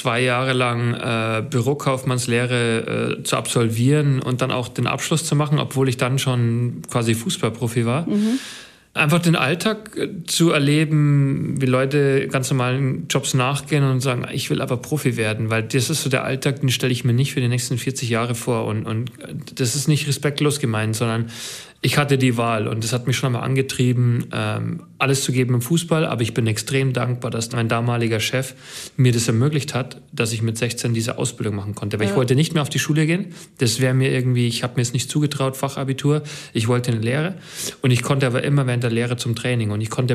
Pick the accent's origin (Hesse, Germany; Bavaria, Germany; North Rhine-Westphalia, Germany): Bavaria, Germany; Also ich bin natürlich als Bayer mit Bier dann aufgewachsen.